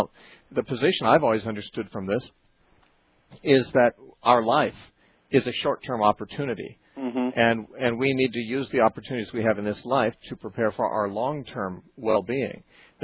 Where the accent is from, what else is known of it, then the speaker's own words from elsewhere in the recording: Santa Cruz, California, United States; Okay, next we're going to talk to Deborah from Santa Cruz, California, my hometown.